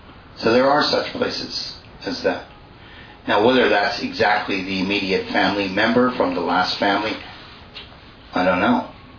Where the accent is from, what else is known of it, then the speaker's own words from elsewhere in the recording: Canada; because I grew up in Canada.